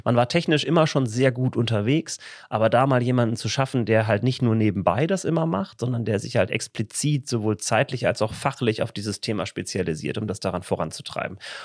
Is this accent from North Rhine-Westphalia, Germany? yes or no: yes; North Rhine-Westphalia, Germany; Meine Frau und ich, wir kommen beide hier so aus dem Paderborner Umfeld.